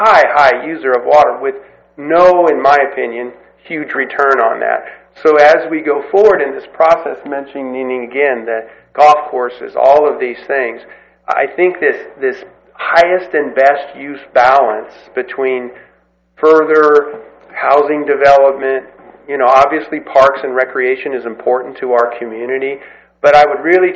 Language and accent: English; Bakersfield, California, United States; In most cases, I came from Bakersfield